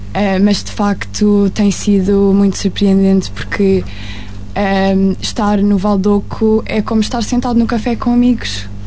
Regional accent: Lisbon, Portugal; Porque pronto, nós somos de Lisboa neste caso.

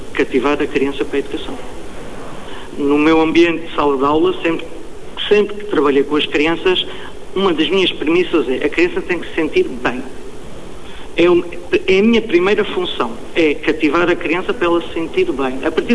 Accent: Baleizão, Beja, Portugal; sou filho de aldeia e também sei o que é viver numa aldeia. Não sou daqui, sou do Conselho de Beja. A minha terra natal é Baleizão, que em linha reta é relativamente perto daqui. E é completamente um meio rural de aldeia diferente do citadino.

